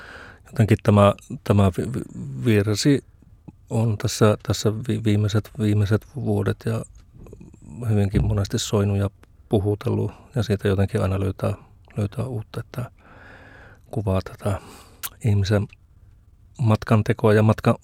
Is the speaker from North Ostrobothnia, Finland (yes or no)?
no; Suomussalmi, Kainuu, Finland; minä olen kotoisin Kainuusta Suomussalmelta ja sillä tavalla koti ei ollut mitenkään sillä niin kuin niin sanottu herännäiskoti, että tavallisia luterilaisia kristittyjä